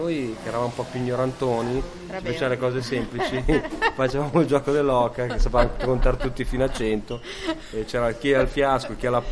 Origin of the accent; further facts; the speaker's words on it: Sicily, Italy; Invece poi vabbè, sono siciliano, no?